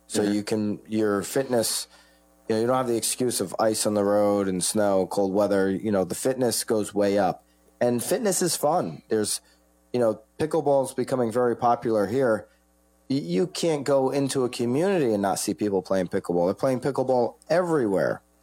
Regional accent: Connecticut, United States; now in Florida, United States; I've lived in both. I'm born and raised in Connecticut. I can say that from experience.

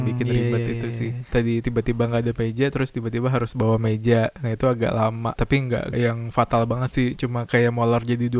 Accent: Jakarta, Indonesia; walaupun gue orang Betawi ya.

